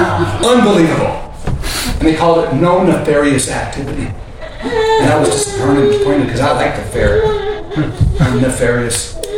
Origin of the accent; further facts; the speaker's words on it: Osage Beach, Missouri, United States; I'm from Osage Beach, like the lady says, and I'm from the county